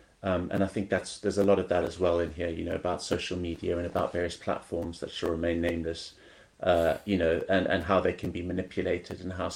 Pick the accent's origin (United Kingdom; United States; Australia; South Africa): South Africa; also born or lived in Kenya; I grew up in South Africa and Kenya